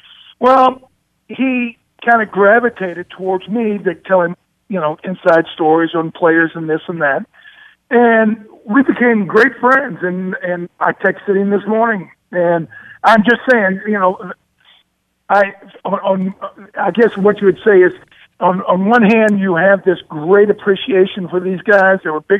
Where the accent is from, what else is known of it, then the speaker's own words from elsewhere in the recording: the South, United States; it's snowing, and I don't like snow when I'm from the South.